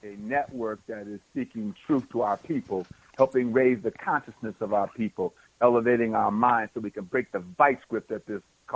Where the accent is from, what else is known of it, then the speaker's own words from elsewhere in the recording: Milwaukee, Wisconsin, United States; now in Atlanta, United States; Well, just basically about me, I'm from Milwaukee, from the city of Milwaukee. I'm retired from the Milwaukee Fire Department. I've been retired for over 10 years, and I've been living in Atlanta 3 years.